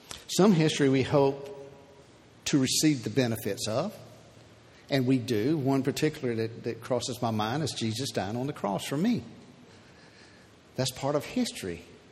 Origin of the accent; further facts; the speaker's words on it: Wrens, Georgia, United States; There's a little Facebook group called Remembering Wrens, which is the town that I grew up in.